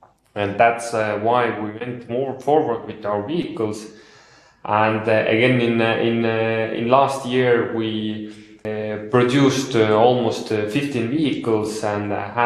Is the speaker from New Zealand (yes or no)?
no; Estonia; English is a second language; I'm from Estonia.